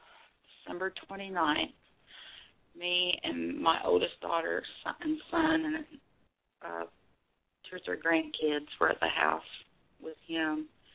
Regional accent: Oklahoma, United States; Yes, I've always lived here.

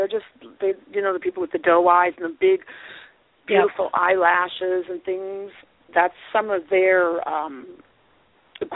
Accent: California, United States; now in Massachusetts, United States; So I grew up in California, and it was always hot there growing up, and it's hot here.

